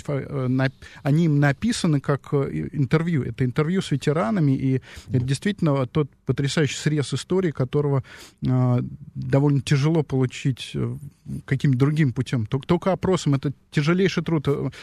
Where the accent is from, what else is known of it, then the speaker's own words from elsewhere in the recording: Tashkent, Uzbekistan; в моем родном городе Ташкенте